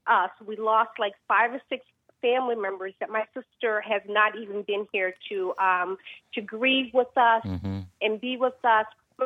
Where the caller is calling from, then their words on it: Lynn, Massachusetts, United States; I'm calling from Lynn.